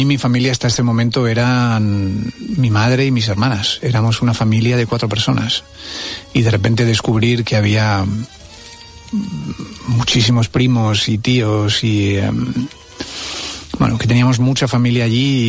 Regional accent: Argentina; yo siempre he mantenido el empeño de no romper el vínculo con mi país de origen, ¿no? De mantener mi identificación con Argentina, mi argentinidad, mi vínculo con mis raíces

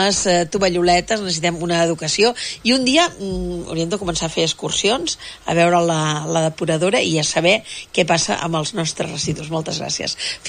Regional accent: Manresa, Catalonia, Spain; els que som de Manresa, tenim ja una certa edat, al costat de les piscines municipals de Manresa

